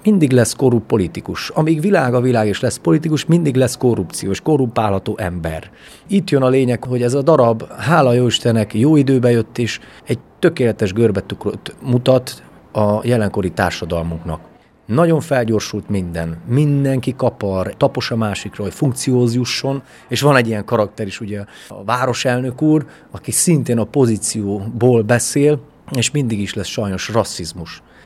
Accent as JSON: {"language": "Hungarian", "region": "Transylvania", "country": "Romania", "said": "Erdély magyarként ezt tapasztaltuk"}